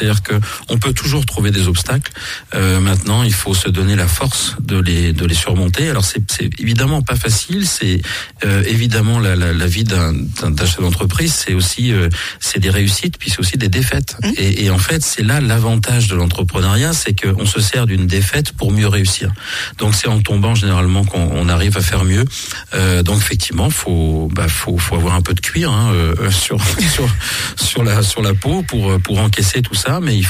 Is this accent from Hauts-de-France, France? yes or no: no; Auvergne-Rhône-Alpes, France; Moi, je suis originaire de l'Allier, alors dans un petit village qui s'appelle Saint-Léopard-d'Indogy, donc voisin de Le Veurdre.